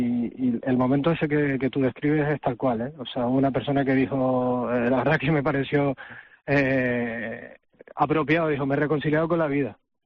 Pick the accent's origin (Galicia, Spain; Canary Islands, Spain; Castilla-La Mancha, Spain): Canary Islands, Spain; Tenerife; sobre todo los que somos de Tenerife, de cuando subimos al Teide